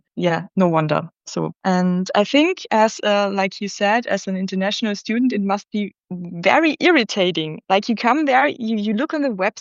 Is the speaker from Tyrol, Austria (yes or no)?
no; Carinthia, Austria; I come from Carinthia, where I lived in the countryside, where everything is like conservative.